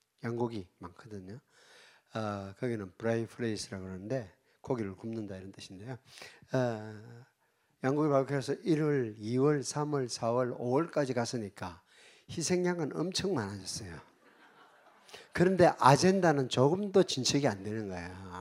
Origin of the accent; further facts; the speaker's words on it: South Korea; 우리는 한국 사람들은 기도를 해야 된다 이러면 딱 떠오르는 게 새벽 기도지 다른 기도가 없습니다.